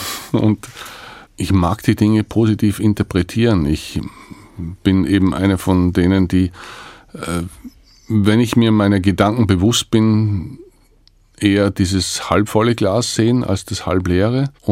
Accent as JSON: {"language": "German", "region": "Styria", "country": "Austria", "said": "ich bin ein Steirer Bub"}